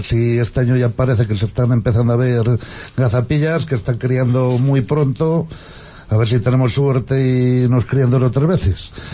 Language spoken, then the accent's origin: Spanish; Valoria del Alcor, Castile and León, Spain; Estoy hablando de mi pueblo, de Valoria del Alcora y de Ampudia.